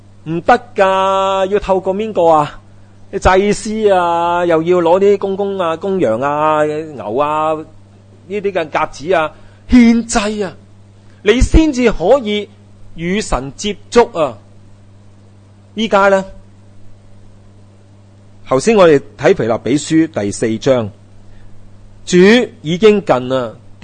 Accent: China; 我们中国人的谚语真的很正，今日不知听日事。

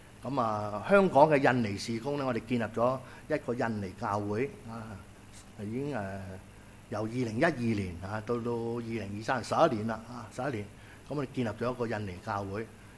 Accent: Guangdong, China; 即係我哋廣東人咧學話有時都楞下我哋自己嘅觀念啊。

